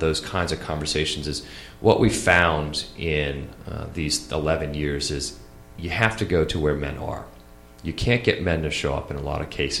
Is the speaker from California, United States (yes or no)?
no; Boston, Massachusetts, United States; My hometown team, the Bruins, crushed it.